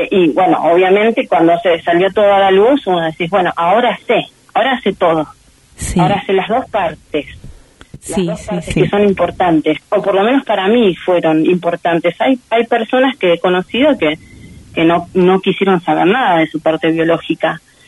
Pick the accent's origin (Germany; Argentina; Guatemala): Argentina; Esquel, Chubut; born there; ¿por qué yo nací en Esquel y el resto nació en Buenos Aires?